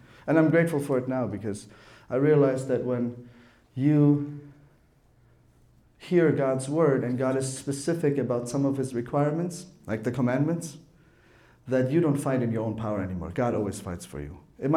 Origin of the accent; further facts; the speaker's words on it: Stuttgart, Baden-Württemberg, Germany; So I'm a city boy. I grew up in Stuttgart, and I go to visit my grandparents every summer.